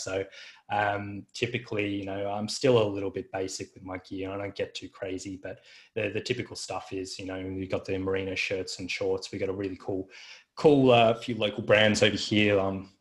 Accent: Australia; as an Aussie, it's a real big deal for us to hear about the stories and what everyone went through.

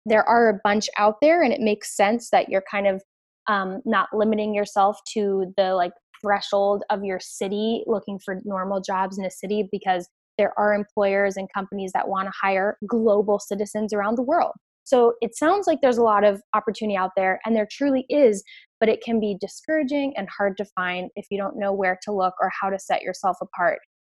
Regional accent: Orlando, Florida, United States; For example, I'm from Orlando, Florida.

